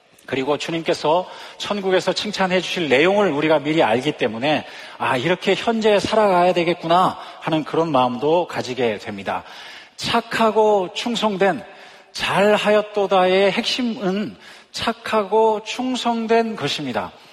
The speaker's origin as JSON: {"language": "Korean", "country": "South Korea", "moved": "as an adult", "lives_now": "United States", "said": "실제로 이민자로서 한국에 나가기가 쉽지 않습니다. 저도 이민 생활, 유학 생활부터 시작하면 꼭 만 20년 있었는데요."}